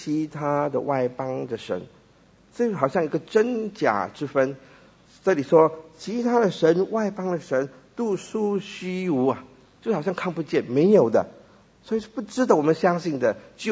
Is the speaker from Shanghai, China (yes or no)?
no; Fujian, China; 我们福建话有一句话啊